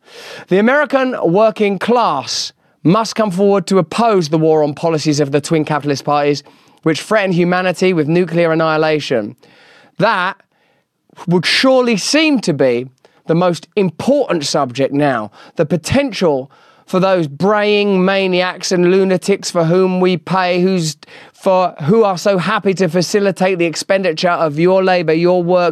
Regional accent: England, United Kingdom; I'd stay out of it. I'm English.

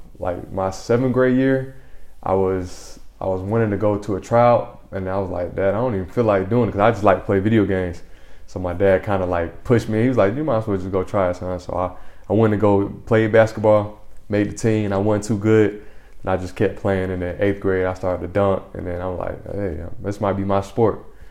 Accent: Atlanta, Georgia, United States; I'm from Atlanta, Georgia. I'm 24 years old and this is my first year overseas.

